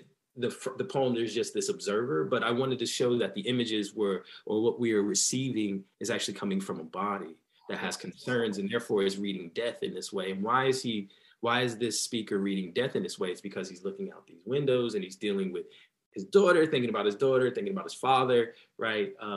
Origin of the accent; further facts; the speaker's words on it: New Jersey, United States; I grew up in New Jersey, so there's the tie.